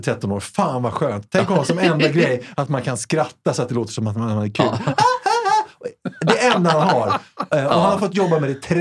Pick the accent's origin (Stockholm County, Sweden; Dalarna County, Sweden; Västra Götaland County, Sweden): Stockholm County, Sweden; Hässelby; Jag kommer från Hässelby.